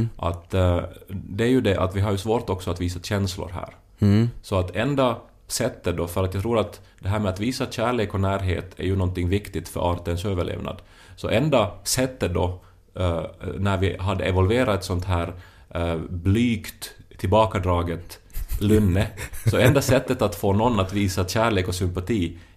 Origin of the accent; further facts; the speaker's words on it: Finland; vi finländare